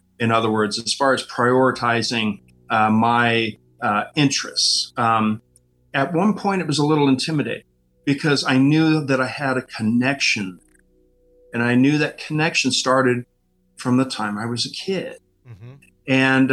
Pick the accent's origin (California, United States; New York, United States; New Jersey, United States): California, United States; Burbank; I grew up in Burbank, California. This was a triplex.